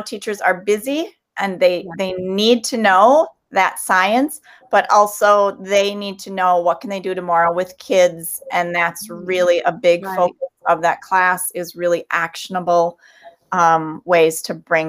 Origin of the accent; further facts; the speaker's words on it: Minnesota, United States; There's Minnesota, my home state.